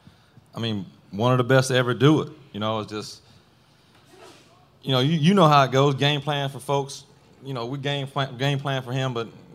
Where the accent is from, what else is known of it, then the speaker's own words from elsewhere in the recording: Bell, Florida, United States; I'm from Bell, little old town, and I go to Gainesville. Gainesville's not much bigger than Bell, but it's a little bit bigger, and it's the first time I've been away from home